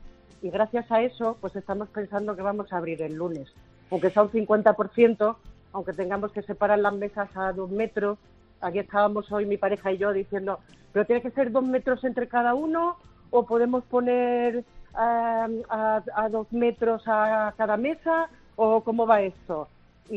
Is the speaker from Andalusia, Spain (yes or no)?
yes; Málaga, Andalusia, Spain; moved away; nosotros hace 2 años que montamos un restaurante, el restaurante bar, en un pueblo de 500 habitantes en Vizcaya. Yo soy malagueña. Me enamoré de un vasco y decidimos montar eso hace 2 años.